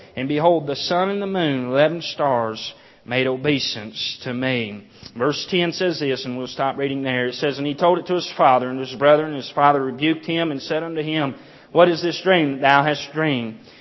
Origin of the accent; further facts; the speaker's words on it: Louisiana, United States; I am from South Louisiana.